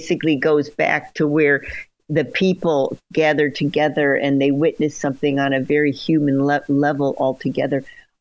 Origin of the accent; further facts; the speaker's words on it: California, United States; we are Californian, and yes, we have a close relationship with tech.